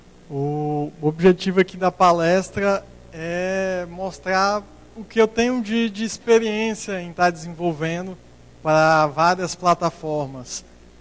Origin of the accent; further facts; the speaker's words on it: Palmas, Tocantins, Brazil; eu venho lá do Tocantins, lá Palmas, capital do estado novo aí. Pouca gente deve ter visitado lá meu estado.